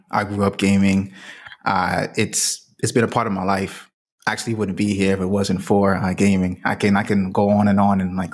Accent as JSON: {"language": "English", "region": "New York", "country": "United States", "tie": "born or raised there", "said": "just growing up in the South Bronx."}